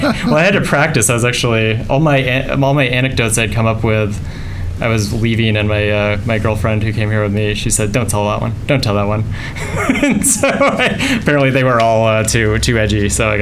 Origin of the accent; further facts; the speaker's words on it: Boulder, Colorado, United States; I grew up in Boulder, Colorado, which is not a farming town. However, we lived on a farm.